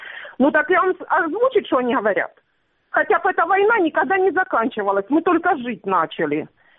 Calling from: Stanytsia Luhanska, Luhansk Oblast, Ukraine; Здравствуйте, я со станицы Луганской.

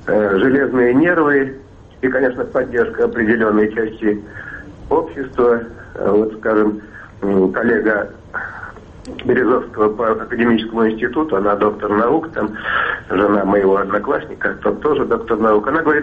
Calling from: Moscow, Russia; я из Москвы.

